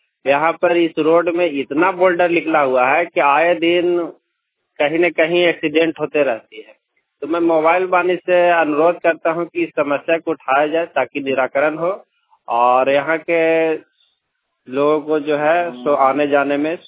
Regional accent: Manjgawa, Jharkhand, India; ग्राम मंजगावा, post पिंडा, जिला चतरा का निवासी हूँ।

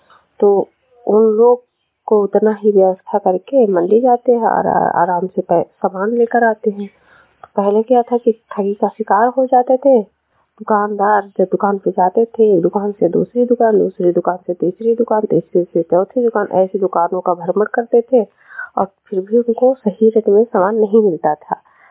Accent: Bahraich, Uttar Pradesh, India; मैं विकास खंड विशेषगंज से हूँ, जिला बहराइच से, ग्राम पंचायत लखारामपुर, गांव लखारामपुर से।

